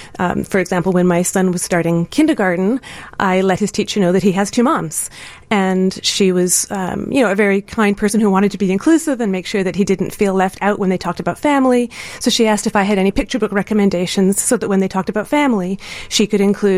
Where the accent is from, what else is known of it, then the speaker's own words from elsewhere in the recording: Canada; I'm from Canada, so I don't exactly know what the structures are in Illinois